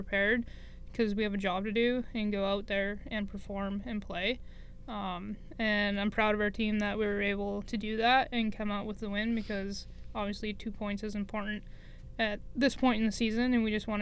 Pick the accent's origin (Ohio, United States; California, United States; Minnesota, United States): Minnesota, United States; I'm from Minnesota.